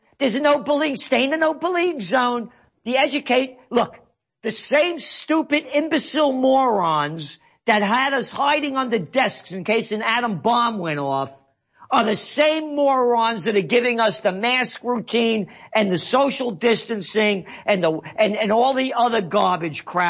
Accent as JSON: {"language": "English", "town": "Bronx", "region": "New York", "country": "United States", "tie": "born there", "said": "I'm me because I'm born in the Bronx. Born to be free, born to be my own person."}